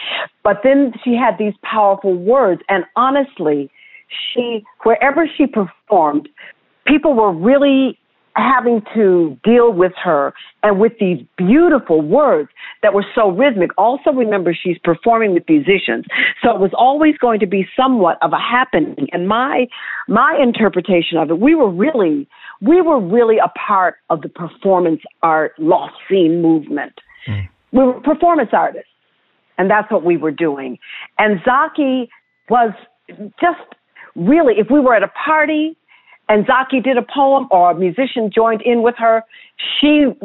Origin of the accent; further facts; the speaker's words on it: Detroit, Michigan, United States; In fact, I'm from Detroit originally, so I was working with Concept East Theater